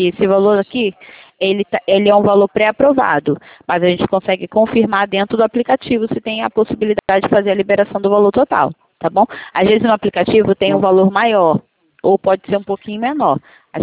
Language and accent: Portuguese; Rio de Janeiro, Brazil; Eu sou do Rio de Janeiro, o estado.